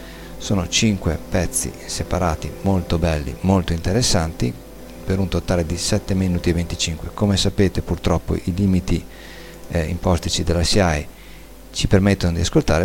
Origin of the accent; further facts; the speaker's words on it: Milan, Lombardy, Italy; born there; now in Venice, Italy; Come veneziano acquisito, io sono milanese di nascita ma veneziano di adozione